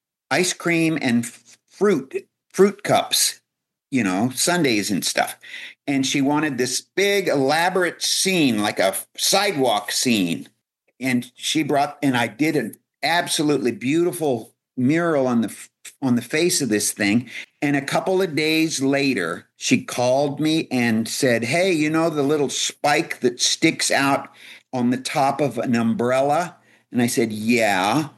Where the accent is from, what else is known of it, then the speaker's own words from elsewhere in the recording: Midwest, United States; born there; I was born in the Midwest, the son of an opera singer for a mother and a Lutheran minister for a father. So I was a preacher's kid. So yeah, I grew up on a university campus